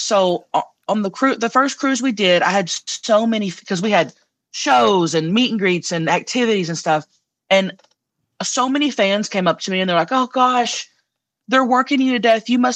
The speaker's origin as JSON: {"language": "English", "region": "Oklahoma", "country": "United States", "tie": "born or raised there", "said": "I grew up in Oklahoma in a rundown trailer house, literally."}